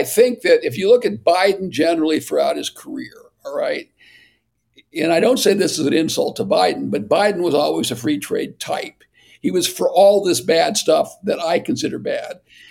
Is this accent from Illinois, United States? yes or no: no; Ashtabula, Ohio, United States; some guy in Ashtabula, Ohio, my hometown, and no longer has a job